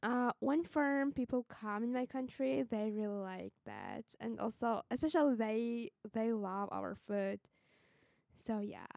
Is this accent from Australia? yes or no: no; Georgia; English is a second language; when I'm from the Republic of Georgia, you know what kind of people live in my country.